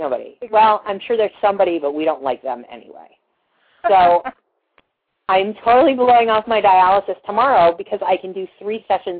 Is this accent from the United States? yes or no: yes; Maine, United States; now in Seattle, United States; It's the same way in New England, because I came from Maine before I moved to Seattle.